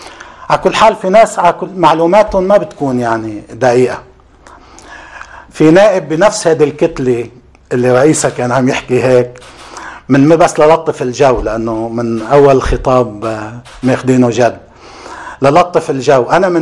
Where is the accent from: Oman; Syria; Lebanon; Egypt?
Lebanon; لكن هذا النائب الجهبذ عندنا في لبنان